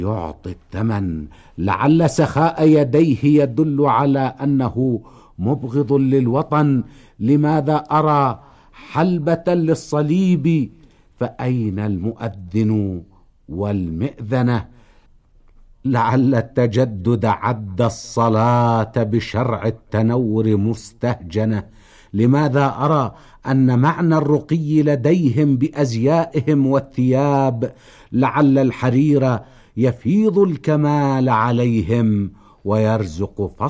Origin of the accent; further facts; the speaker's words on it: Najaf, Najaf Governorate, Iraq; ولدت في النجف الأشرف عام 2300 للهجرة المقدسة، ونشأت في هذه المدينة العلوية المباركة،